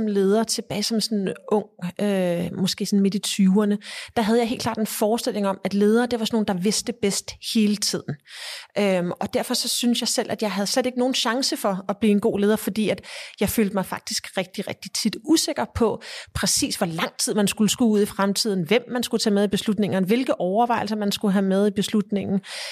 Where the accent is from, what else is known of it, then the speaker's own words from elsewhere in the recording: Dubai, United Arab Emirates; also born or lived in Saudi Arabia; men han blev udstationeret i Saudi-Arabien og i Dubai, i de Forenede Arabiske Emirater, så der havde jeg meget store dele af min barndom, voksede jeg op i Mellemøsten.